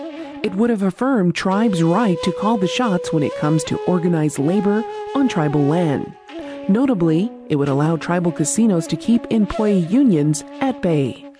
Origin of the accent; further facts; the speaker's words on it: Isleta Pueblo, New Mexico, United States; from Isleta Pueblo